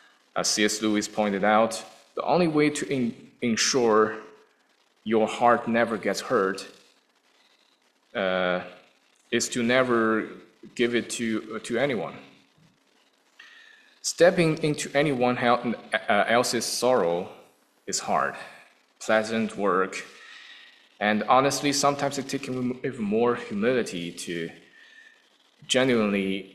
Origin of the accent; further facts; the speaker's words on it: China; English is a second language; As someone born and raised in China, I grew up with Confucian values.